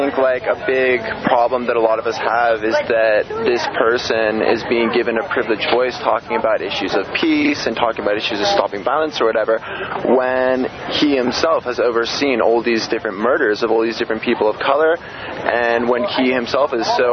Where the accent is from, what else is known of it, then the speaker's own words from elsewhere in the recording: California, United States; I'm actually from the East Bay, so I go to UCSC, though, so I'm a student here.